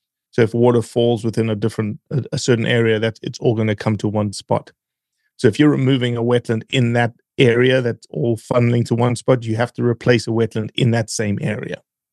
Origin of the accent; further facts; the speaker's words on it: Johannesburg, Gauteng, South Africa; I lived in a town of 8.5 million people in Johannesburg. So it's like growing up in LA or growing up in New York.